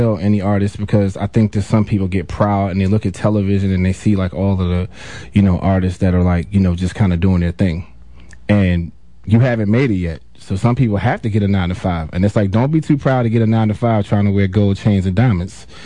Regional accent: Washington, District of Columbia, United States; everybody. I'm from Washington, D.C. I'm an R&B singer.

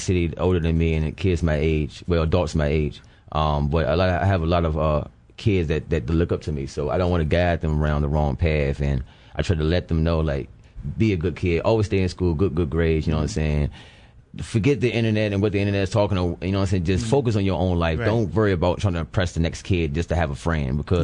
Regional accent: Charlottesville, Virginia, United States; I grew up in Charlottesville.

